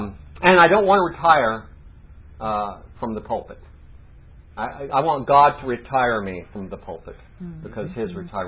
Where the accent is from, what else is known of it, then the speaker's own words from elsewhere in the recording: California, United States; I'm from California.